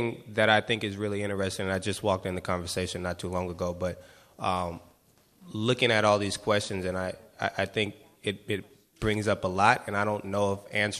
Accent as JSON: {"language": "English", "town": "Oakland", "region": "California", "country": "United States", "tie": "born or raised there", "said": "I grew up in East Oakland."}